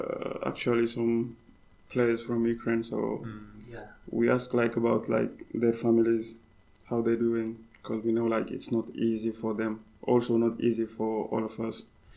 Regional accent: Senegal; English is a second language; moved away as an adult; now in Finland; I'm from Senegal, and I came in Finland in 2016.

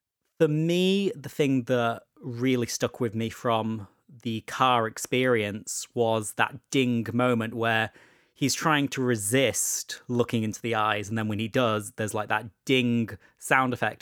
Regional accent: England, United Kingdom; I don't, but as I'm English and you're American, we probably have very different TV experiences.

